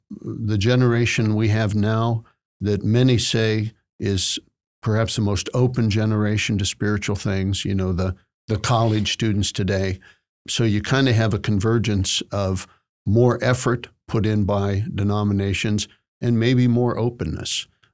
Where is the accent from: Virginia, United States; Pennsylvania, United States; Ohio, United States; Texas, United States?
Ohio, United States; also born or lived in Connecticut; I was born in New England. I was born in Connecticut, would have grown up in Connecticut. My folks split before I started elementary school. My mother was an Ohio State Buckeye, so she moved back to Ohio. I really grew up in the Midwest